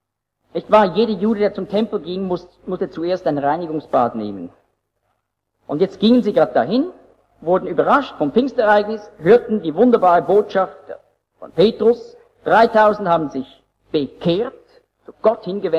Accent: Switzerland; accent: Swiss German; Aber das gibt es fast nicht, dass ein Deutscher Schweizerdeutsch sprechen kann mit unserem Akzent.

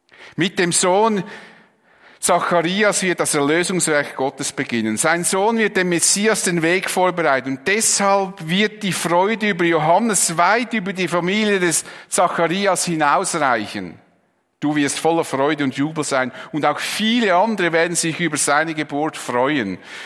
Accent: Switzerland; wir sind immer so ein bisschen von uns wahnsinnig überzeugt und als Schweizer sowieso.

